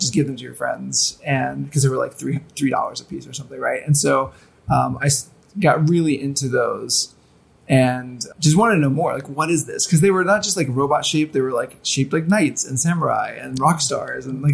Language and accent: English; Oklahoma, United States; born there; also born or lived in Oxford, Mississippi; I was born in Oklahoma and lived there for about 6 years, which is bizarre because I always see in my bio in Japanese, it's like from Oklahoma.